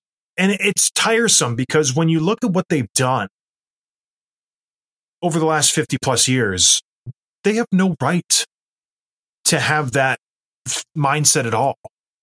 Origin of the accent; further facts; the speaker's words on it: St. Catharines, Ontario, Canada; I grew up in Leafs country, Tim. I grew up in St. Catharines, Ontario